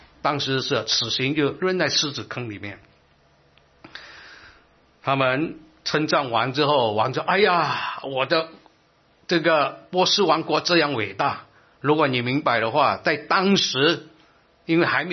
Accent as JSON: {"language": "Chinese", "country": "Singapore", "said": "说新加坡的政治，我来自新加坡"}